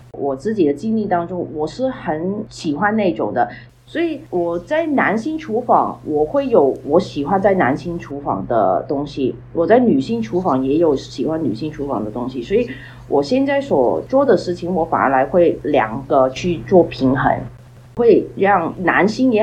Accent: Toronto, Ontario, Canada; 我自己就从小就在多伦多长大

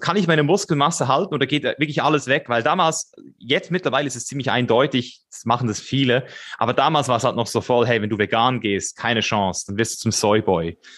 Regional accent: Switzerland; moved away as an adult; Ich bin ja ursprünglich Schweizer und bin dann 5, 6 Jahre um die Welt gereist, eigentlich nonstop

